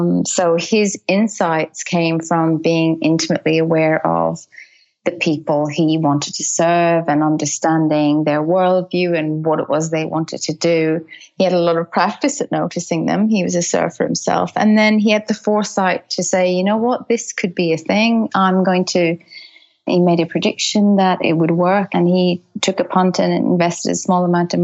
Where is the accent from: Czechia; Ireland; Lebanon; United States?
Ireland; Dublin, Leinster; also born or lived in United Kingdom; now in Australia; I grew up in Dublin and we lived in the UK for a lot of years